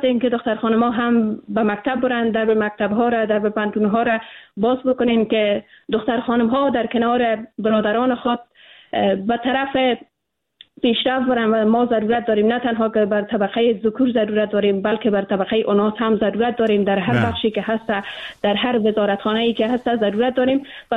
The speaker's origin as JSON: {"language": "Persian", "country": "Afghanistan", "said": "ما به عنوان یک افغان"}